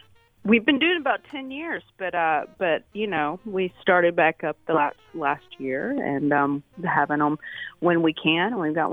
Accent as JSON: {"language": "English", "town": "Mesquite", "region": "Texas", "country": "United States", "tie": "born or raised there", "moved": "as an adult", "lives_now": "Pittsburgh, United States", "said": "I grew up just outside Dallas in Mesquite, Texas."}